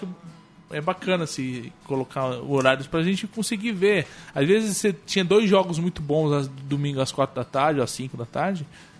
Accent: Goiânia, Goiás, Brazil; Eu sou de Goiânia, eu sei como é que é jogar.

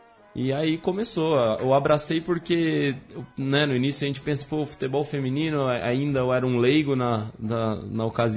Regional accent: Pindamonhangaba, São Paulo, Brazil; Eu sou do interior de São Paulo, sou de Pindamonhangaba.

